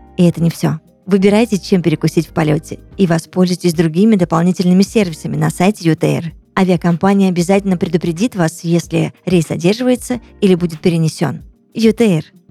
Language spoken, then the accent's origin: Russian; Far East, Russia; я сама с Дальнего Востока, я прекрасно понимаю, о чем ты сейчас говоришь